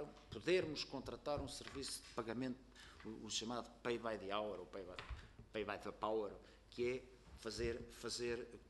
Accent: Portugal; que é uma economia que me afeta e que me preocupa enquanto português

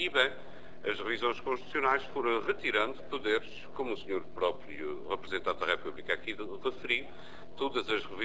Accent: Azores, Portugal; eu sou açoriano e eleito pelo Círculo Eleitoral dos Açores

